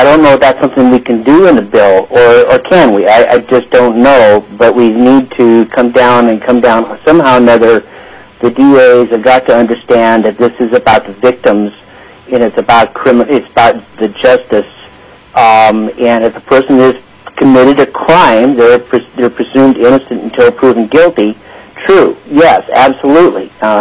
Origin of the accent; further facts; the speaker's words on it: Palmer, Alaska, United States; I'm from Palmer, and I'm speaking for myself.